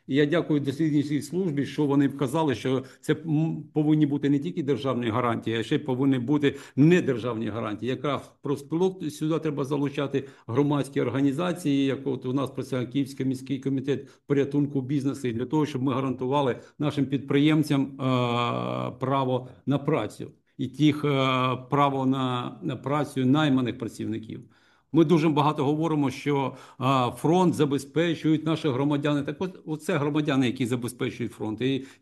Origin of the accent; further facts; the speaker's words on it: Kyiv, Ukraine; Безпосередньо, як киянин, я бачу у себе біля будинку, працювала кав'ярня десь років, може, з 10 уже.